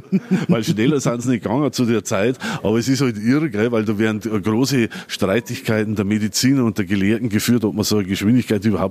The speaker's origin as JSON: {"language": "German", "region": "Bavaria", "country": "Germany", "said": "wo man jetzt als Niederbayer"}